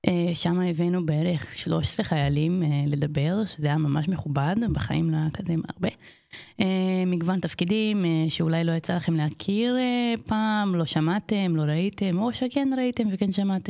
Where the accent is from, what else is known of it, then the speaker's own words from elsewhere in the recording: Brazil; Hebrew is a second language; now in Israel; אני מברזיל במקור, בגלל זה יש לי מבטא.